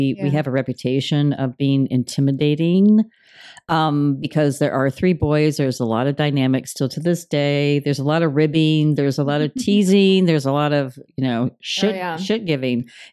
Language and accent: English; Omaha, Nebraska, United States; moved away as an adult; I grew up in Omaha, Nebraska.